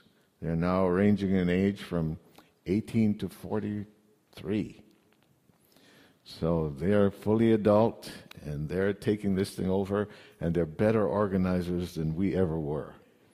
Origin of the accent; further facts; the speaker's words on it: Jamaica; moved away as an adult; now in United States; I'm from Jamaica, and I came to the U.S. when I was 20 years old, and a couple months ago, I went back to Jamaica to visit